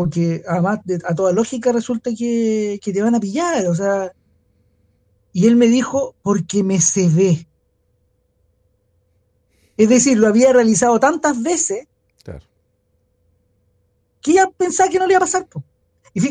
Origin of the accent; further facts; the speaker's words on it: Valparaíso, Chile; para los que somos porteños